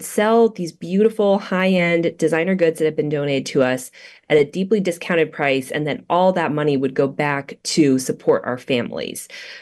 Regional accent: Dallas, Texas, United States; Yeah, I'm from Dallas. So I went to school at the University of Dallas and been around locally.

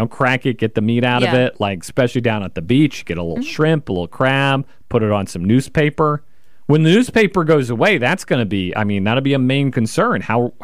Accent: Kansas, United States; I grew up in Kansas. I grew up down the street from a grass farm.

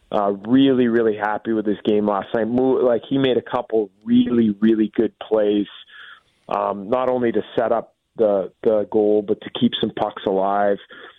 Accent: Canada; I loved Halloween growing up in Canada.

